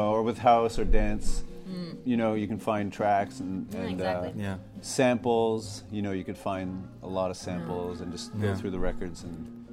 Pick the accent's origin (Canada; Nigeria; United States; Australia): Canada; Toronto, Ontario; now in London, United Kingdom; So, excuse me, I'm from Toronto